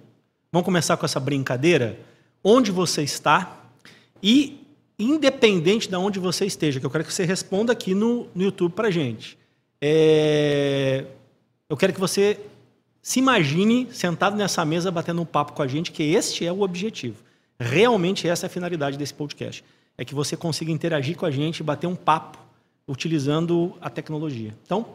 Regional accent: Porto Alegre, Rio Grande do Sul, Brazil; Nós estamos em Porto Alegre, né? Assim, minha cidade natal, que eu tenho um carinho absurdo por essa cidade.

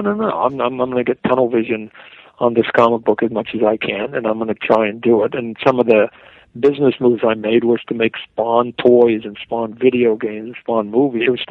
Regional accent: Canada; Well, I'm Canadian.

